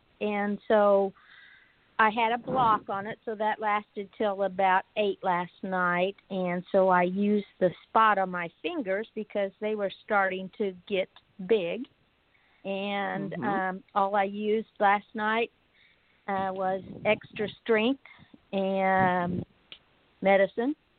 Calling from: Olathe, Kansas, United States; Hi, this is … I'm from Olathe, Kansas, and I have a fresh testimonial.

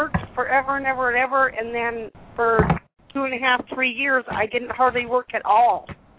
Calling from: Utah, United States

